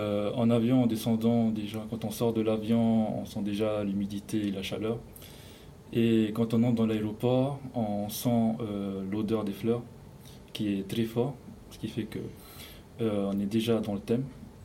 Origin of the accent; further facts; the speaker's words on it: Windward Islands, French Polynesia; Alors, moi, je suis originaire de Tahiti, l'île principale. Mes parents sont originaires des îles. Donc, la famille de ma mère est originaire de Raiatea. Et mon père de Huahine.